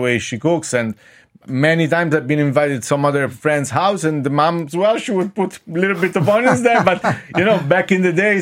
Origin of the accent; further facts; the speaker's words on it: Rome, Lazio, Italy; English is a second language; and I'm from Rome, like literally like 15 minutes from Colosseum